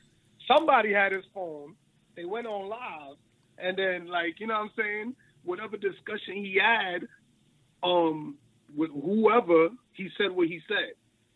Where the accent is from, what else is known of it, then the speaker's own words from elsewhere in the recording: Flatbush, New York, United States; So, but I grew up in, you know, I grew up on Regent Avenue. I'm from Flatbush, so.